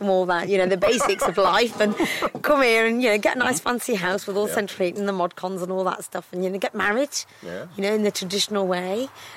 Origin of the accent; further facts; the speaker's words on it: Coventry, West Midlands, United Kingdom; I'm an Indian girl that grew up in Coventry. 12 years I've been here now.